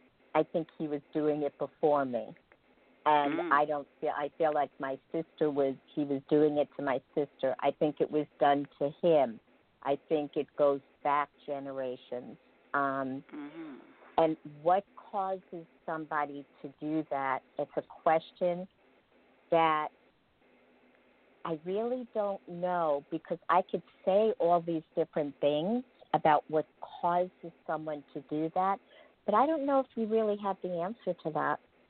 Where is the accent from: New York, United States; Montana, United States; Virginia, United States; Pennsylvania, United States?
New York, United States; Merrick; I grew up in Merrick, Long Island, in a very nice community